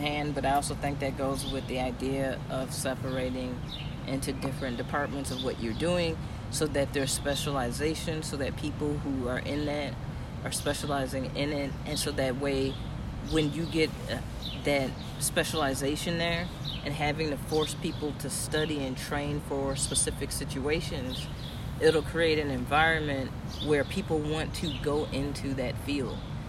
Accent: Aurora, Illinois, United States; Hey, I'm from Aurora. If you go to Aurora, Illinois

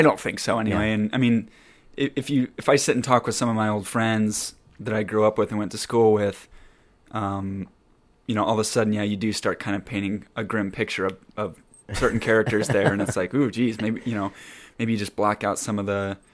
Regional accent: Iowa, United States; I am from Iowa, yes.

